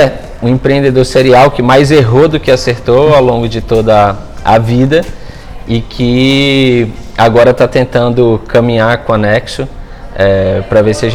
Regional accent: Salvador, Bahia, Brazil; also born or lived in Feira de Santana / Guarajuba; Eu nasci em Feira de Santana, morava em Salvador, morei boa parte da minha vida em Guarajuba, ali do lado de Salvador.

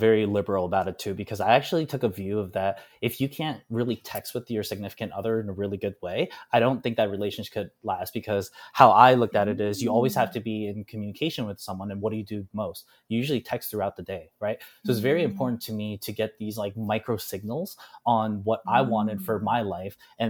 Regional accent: United States; growing up in America predominantly, that's an ideal that I couldn't get over.

